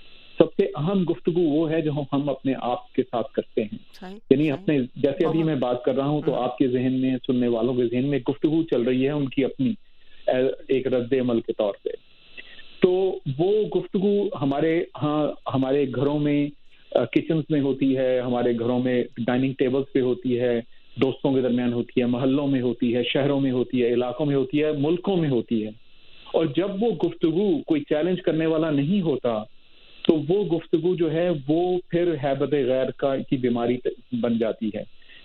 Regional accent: Pakistan; now in Buffalo, United States; میں پاکستان سے آئے ہوئے مجھے سال ڈیڑھ سال ہوا تھا, لیکن امریکہ میں مجھے بہت زیادہ آپ سمجھیں کہ محبت یا پیار ملا لوگوں سے.

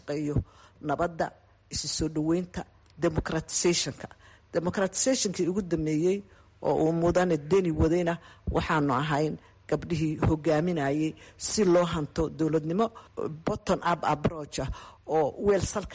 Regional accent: Bosaso, Puntland, Somalia; born there; waxaan ku dhashay degmada Boosaaso

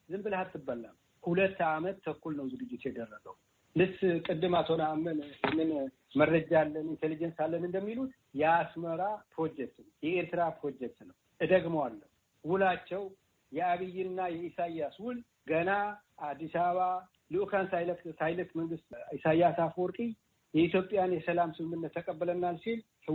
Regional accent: Tigray, Ethiopia; ኢትዮጵያዊ ነኝ። ትግራዋይነቴን ማንም ጥያቄ ውስጥ ሊገባ የሚችለው

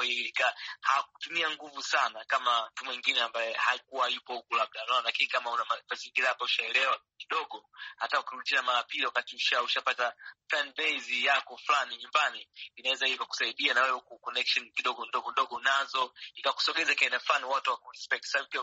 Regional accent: Tanzania

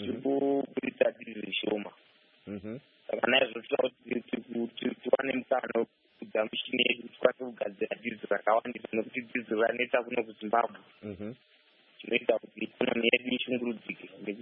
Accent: Zimbabwe; I'm from Zimbabwe.

